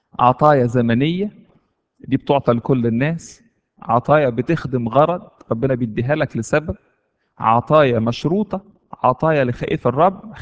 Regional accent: Egypt; تفتكروا في السجن عندنا في مصر هيعملوا فيه ايه؟

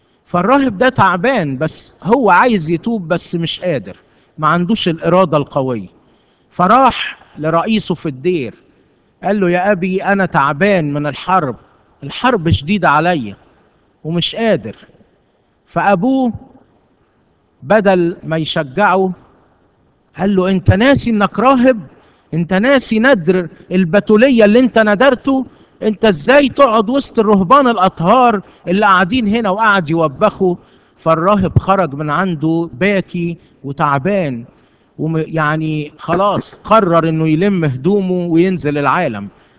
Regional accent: Egypt; والتفاخر يمكن بتميزنا احنا كمصريين شوي

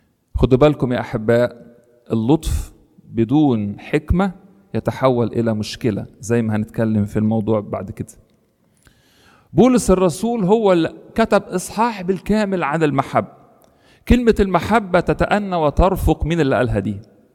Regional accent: Egypt; زي واحده من الحاجات اللي هي معتاده عندنا جدا احنا كمصريين

